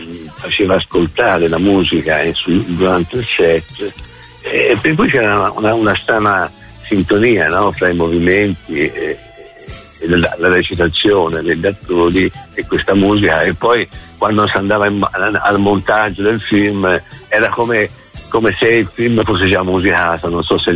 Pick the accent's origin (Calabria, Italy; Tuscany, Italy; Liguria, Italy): Tuscany, Italy; Prato; also born or lived in Florence; Però insomma siamo cresciuti a Prato, no? E ci sono dei luoghi come potrebbe essere appunto il Cacciatore dell'Imperatore, piuttosto che Piazza Cialdi, ecco, dove noi abbiamo attraversato la nostra gioventù.